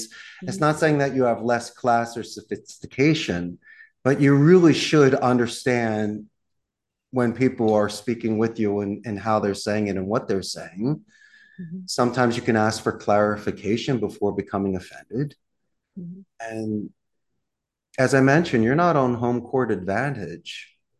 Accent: Philadelphia, Pennsylvania, United States; You're from Georgia, I'm from Philly. We can handle it.

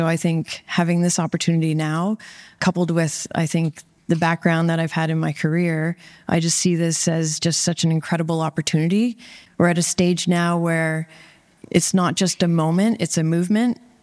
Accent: Canada; now in New York, United States; I'm from Canada. I grew up playing what I called soccer at the time.

